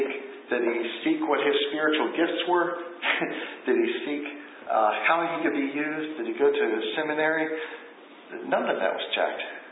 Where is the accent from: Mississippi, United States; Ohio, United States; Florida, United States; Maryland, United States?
Maryland, United States; Silver Spring; born there; I was born in Silver Spring, Maryland, to a mother and a father, and I got my parents got divorced when I was really young, and I was raised by my mom.